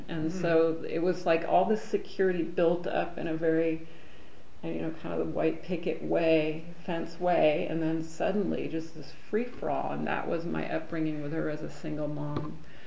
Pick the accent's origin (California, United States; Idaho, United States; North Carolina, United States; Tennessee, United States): California, United States; I was born in 1968 in Northern California, just across the bridge from San Francisco